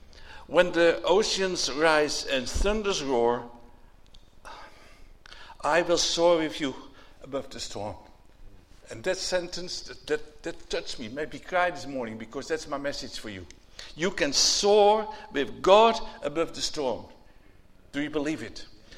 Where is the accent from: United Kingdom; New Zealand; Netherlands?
Netherlands; Haarlem, North Holland; I come from Haarlem in Holland. The town of Corrie ten Boom.